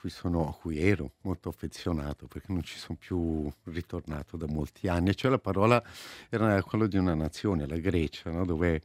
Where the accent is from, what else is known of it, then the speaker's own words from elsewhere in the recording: Ticino, Switzerland; now in Minusio, Switzerland; Sì, perché sono originario del Mendrisiotto, ho stabilitomi a 40 anni fa circa a Minusio e lì sono rimasto